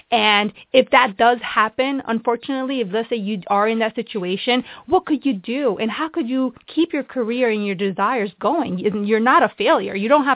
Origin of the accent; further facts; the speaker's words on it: New Jersey, United States; Like, I was from New Jersey